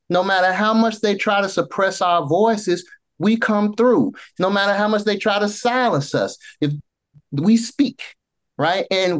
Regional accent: the South, United States; accent: southern; And that's my southern accent makes me say fear, but fear, yes.

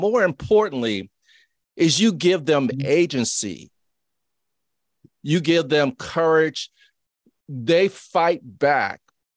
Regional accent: New Orleans, Louisiana, United States; The famous Marie Laveau from my hometown of New Orleans, Louisiana, that we all heard stories about growing up.

